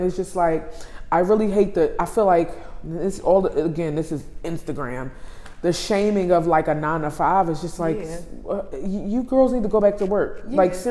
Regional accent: Philadelphia, Pennsylvania, United States; Like, I'm a girl from North Philadelphia.

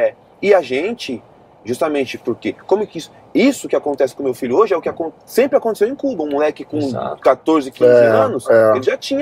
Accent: São Paulo, Brazil; A gente cresceu na Zona Leste de São Paulo, ali no Fundão, ali, São Mateus.

